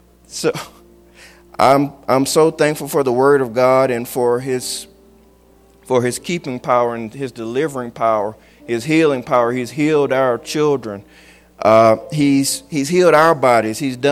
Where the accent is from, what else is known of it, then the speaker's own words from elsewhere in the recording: Mobile, Alabama, United States; born there; now in Birmingham, United States; I was born in Mobile, never planned on living in Birmingham a day in my life.